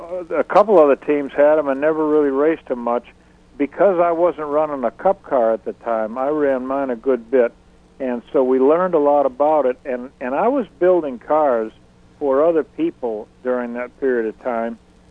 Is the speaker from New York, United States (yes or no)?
no; Newton, Massachusetts, United States; Well, that's the town that I was born in. I was born in Newton Wellesley Hospital. And I lived in Newton all my life